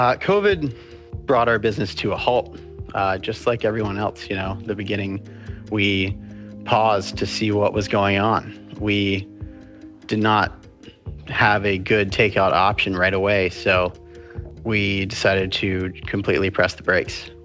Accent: Charleston, South Carolina, United States; to bring some amazing stuff from my hometown in Charleston, South Carolina

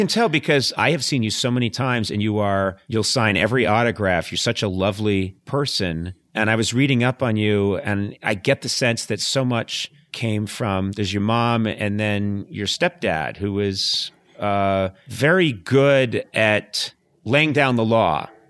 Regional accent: Boston, Massachusetts, United States; I'm from Boston.

